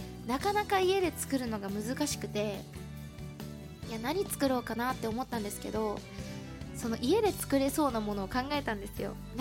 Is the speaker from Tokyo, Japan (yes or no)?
no; Aichi, Japan; 自分が地元が愛知なので